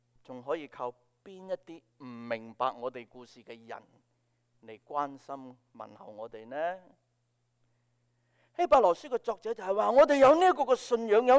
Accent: Hong Kong; 但今年亦都系我哋香港人庆祝咩啊？回归20周年，1997。

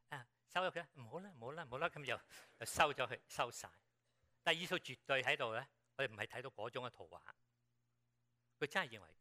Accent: Guangdong, China; 好像我们广东人讲两个字，多余，多余，完全是多余

